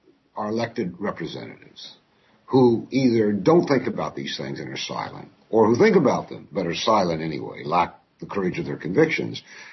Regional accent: the South, United States; I grew up in the South. I saw it about civil rights.

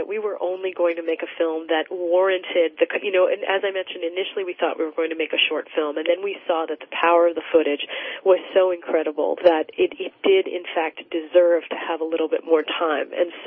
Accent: Montreal, Quebec, Canada; born there; also born or lived in Israel; I was born actually in Montreal. My father is Israeli and lives in Israel.

